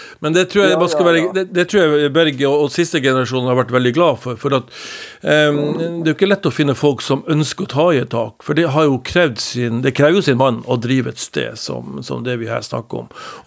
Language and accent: Norwegian; Finnmark, Norway; Jeg er jo da fra Finnmark